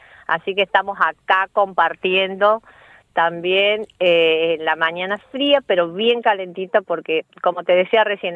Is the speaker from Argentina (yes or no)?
yes; Argentina; cómo necesitamos nosotros como argentinos de vivir esta vivencia